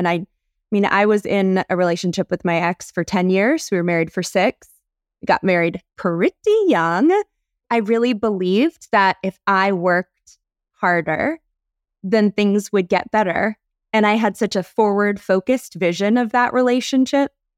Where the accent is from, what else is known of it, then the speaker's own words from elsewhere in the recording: North Carolina, United States; I'm from North Carolina, born and raised.